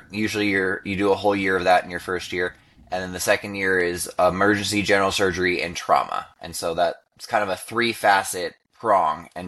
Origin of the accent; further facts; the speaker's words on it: Idaho, United States; I grew up in Northern Idaho and kind of always knew that I wanted to gravitate towards something in the medical field.